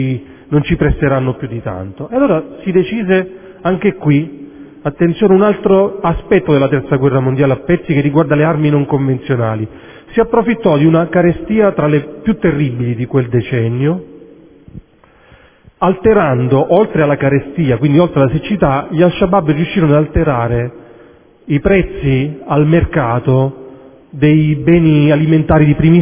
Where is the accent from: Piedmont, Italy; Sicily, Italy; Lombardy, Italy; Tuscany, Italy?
Sicily, Italy; Io ho cominciato molti anni fa in Sicilia. Avete capito tutti dal mio accento che non sono alto atesino, neanche di Lovere.